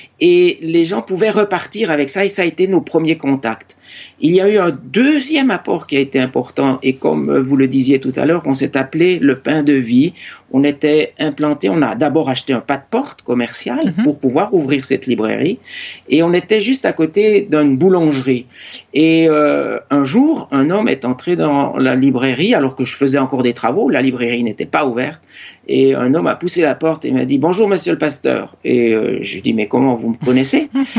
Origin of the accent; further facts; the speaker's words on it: Bourgogne-Franche-Comté, France; Alors, je viens plutôt du Jura, mais jamais le Jura m'a manqué dans ma vie